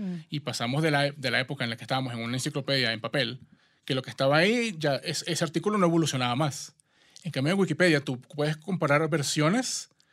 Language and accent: Spanish; Venezuela; soy de Venezuela. Creo que ya en los primeros tres segundos se dieron cuenta.